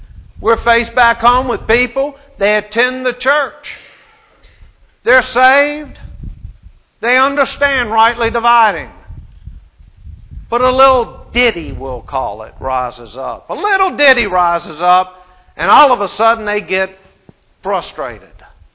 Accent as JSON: {"language": "English", "region": "Louisiana", "country": "United States", "said": "And I'm from Louisiana."}